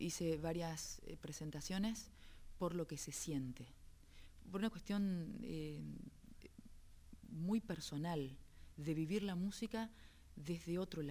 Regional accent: Corrientes, Argentina; doy un ejemplo del litoral, de donde vengo. Entonces estoy nombrando el río, estoy nombrando el calor de Corrientes

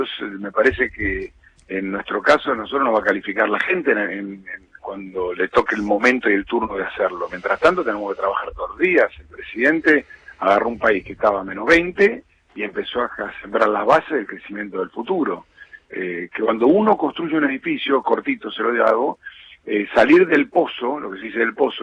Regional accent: Argentina; para nosotros como país y como argentinos

